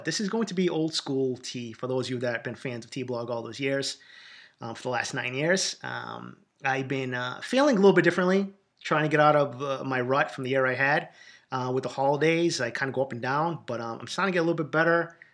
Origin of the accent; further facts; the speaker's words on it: Boston, Massachusetts, United States; I say we because they are my team and I'm from Boston.